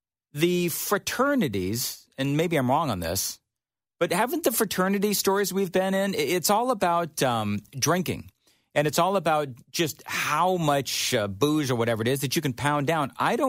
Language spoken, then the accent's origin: English; Los Angeles, California, United States; also born or lived in Colorado; I come from Los Angeles. I'm right there with you by way of, you know, places like Colorado and so forth.